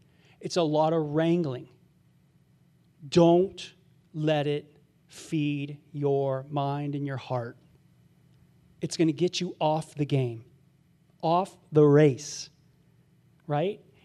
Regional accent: California, United States; Like where I grew up in California, you're used to, you know, you're used to California people, California women.

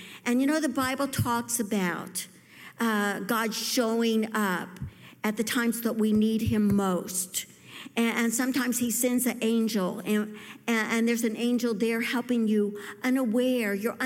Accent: Missouri, United States; In fact, I grew up in Missouri, and we went to church sometimes

